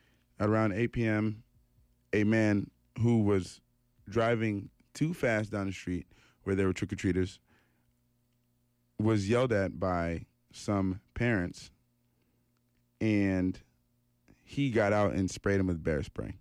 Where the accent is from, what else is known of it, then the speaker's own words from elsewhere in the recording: United States; now in Canada; so I'm an American, and we like to think of Canadians as pretty generally friendly people, because that was my impression before I moved here.